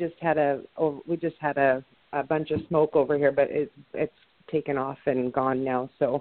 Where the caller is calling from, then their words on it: Pasco, Washington, United States; I'm from Pasco, Washington.